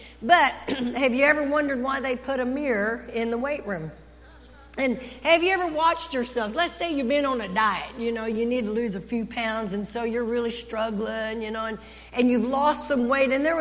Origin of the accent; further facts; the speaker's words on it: Texas, United States; I mean, we're from Texas. Yes, we've been thirsty. It gets hot and we get thirsty.